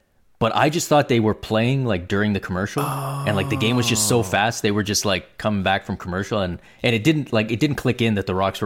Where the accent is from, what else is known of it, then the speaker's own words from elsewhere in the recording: Canada; it's kind of ruined real curling for me because as a Canadian, I have to like curling